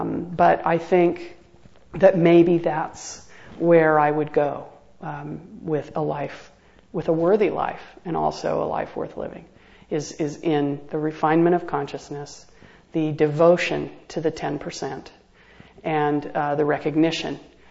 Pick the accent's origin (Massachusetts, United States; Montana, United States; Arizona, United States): Arizona, United States; I mean, I grew up in Arizona where there were rattlesnakes, diamondbacks everywhere. And we had an outhouse.